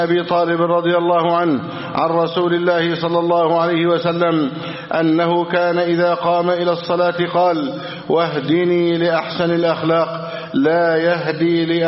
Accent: Egypt; اللهم احفظ بلدنا مصر أمنا أمانا

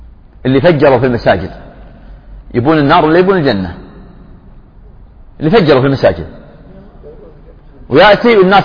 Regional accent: Saudi Arabia; بلادنا المملكة العربية السعودية

